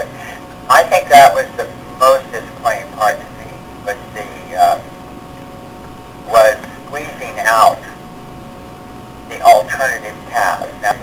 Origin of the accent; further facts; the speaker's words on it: Kansas, United States; It's not like my home state of Kansas, where you don't have great expanses of land.